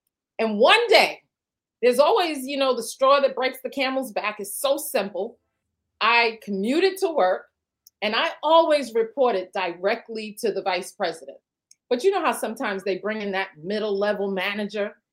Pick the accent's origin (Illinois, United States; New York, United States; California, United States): New York, United States; Brooklyn; moved away as an adult; Now, I'm from Brooklyn, New York. I had an opportunity to relocate with J.P. Morgan, and I was so thrilled to get out of that cement jungle.